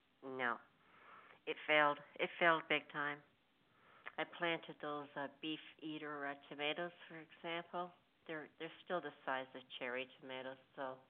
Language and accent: English; Canada; because, you know, I hail from Canada.